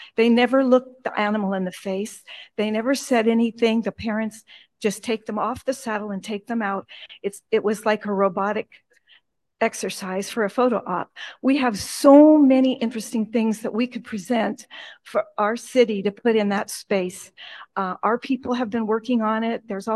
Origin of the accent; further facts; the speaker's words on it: Tarzana, California, United States; from Tarzana.